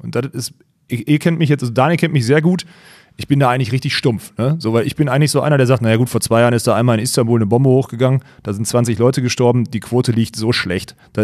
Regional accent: North Rhine-Westphalia, Germany; ich bin ja im Ruhrgebiet groß geworden

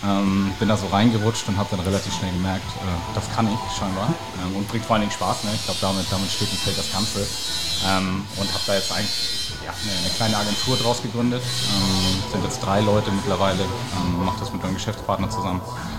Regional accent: Flensburg, Schleswig-Holstein, Germany

